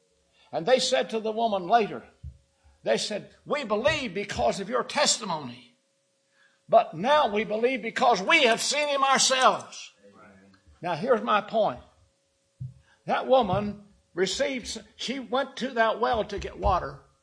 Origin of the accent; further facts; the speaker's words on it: Texas, United States; now in Oklahoma, United States; Now, here in Oklahoma, and I'm from West Texas, I can tell you 3.5 years of drought is pretty tough.